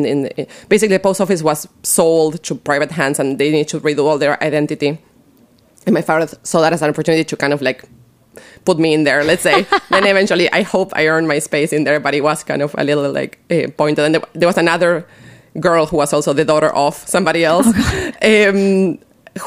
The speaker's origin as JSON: {"language": "English", "region": "Buenos Aires", "country": "Argentina", "tie": "born or raised there", "second_language": "English", "moved": "yes", "lives_now": "United States", "said": "So I grew up in Buenos Aires, Argentina, born and raised. I only moved to America about 11 years ago."}